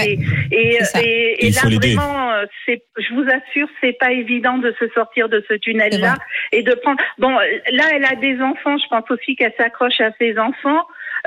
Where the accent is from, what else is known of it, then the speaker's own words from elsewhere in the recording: Auvergne-Rhône-Alpes, France; je suis en Auvergne, je suis du Cantal.